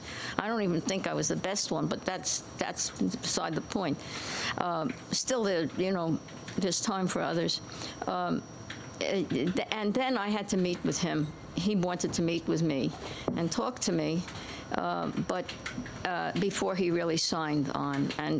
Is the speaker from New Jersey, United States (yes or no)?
no; Bronx, New York, United States; Well, I'm from the Bronx originally, and my parents came over here in 1905 from Russia, from a town called Yuzovka.